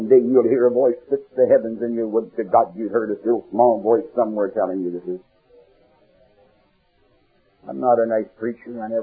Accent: Canada; born there; I was born in Canada. I never saw a red bird, a cardinal.

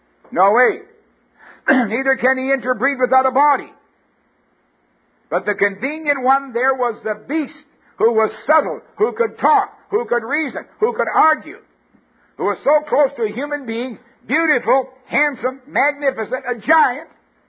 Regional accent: Canada; also born or lived in Alberta; I came from Canada. I didn't live in Saskatchewan, which is really the wheat bin of the universe. I used to think Alberta was because I lived there

